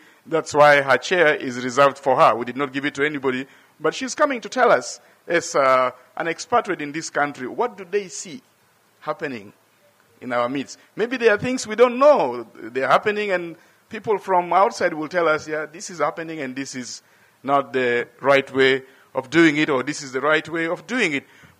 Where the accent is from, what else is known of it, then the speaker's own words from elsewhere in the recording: Juba, Central Equatoria, South Sudan; It's good to be back here in Juba. This is my city. I wasn't born here, but I grew up in Juba, so Juba is not very strange to me.